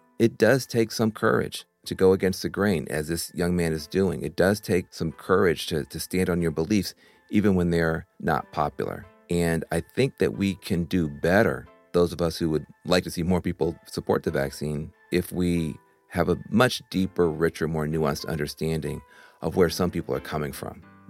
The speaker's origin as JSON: {"language": "English", "region": "Tennessee", "country": "United States", "said": "You know, I was raised in the church, and you're from Florida. I'm from Tennessee."}